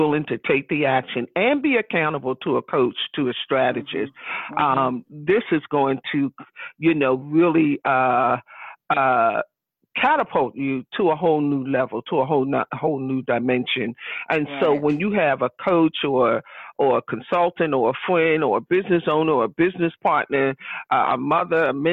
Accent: Philadelphia, Pennsylvania, United States; And then we loop back around to my hometown, the city of brotherly love and sisterly affection, Philadelphia, Pennsylvania

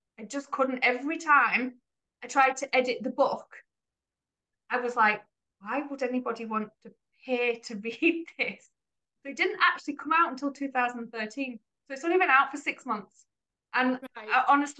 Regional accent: England, United Kingdom; now in Spain; we live in Spain and I'm English and he's Dutch, so it's a very cosmopolitan household.

